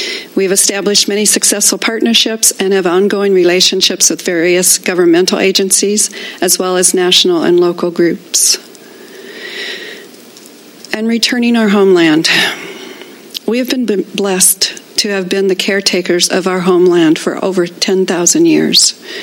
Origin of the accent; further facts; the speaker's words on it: Avila Beach, California, United States; So not only did I say I come from good people, but that I come from Tohini, this area here, and from Avila Beach, which is also our village site of Sapatu.